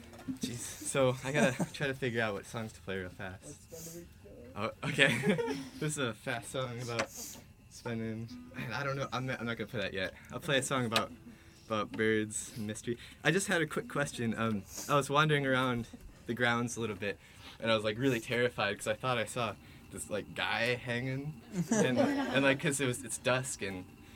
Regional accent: Michigan, United States; now in Seattle, United States; I live in Seattle. Thanks. We're both from Michigan. We have that common bond.

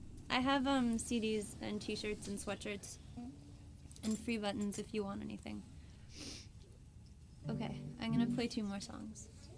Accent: Santa Barbara, California, United States; we're from Santa Barbara, California, and we've been on tour for a little over a week

